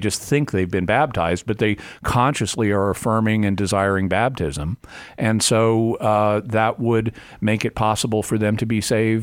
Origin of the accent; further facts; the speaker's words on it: Arkansas, United States; also born or lived in Texas; so I was born in Texas. I was raised in Arkansas.